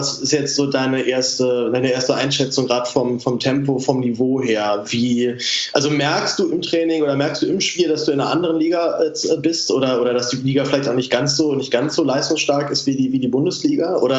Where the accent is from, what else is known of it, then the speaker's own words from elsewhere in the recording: Berlin, Germany; den kenne ich jetzt als Berliner wiederum noch sehr gut aus seiner Zeit hier.